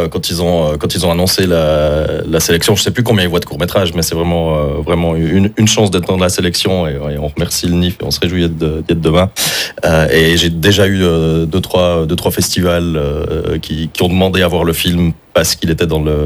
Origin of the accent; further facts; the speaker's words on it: Neuchâtel, Switzerland; on est toujours prêt en avance en tant que Neuchâtelois